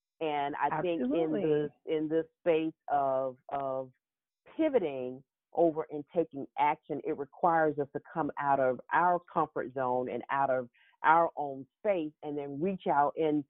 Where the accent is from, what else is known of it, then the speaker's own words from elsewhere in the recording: the South, United States; Growing up in the South, I saw that displayed a lot.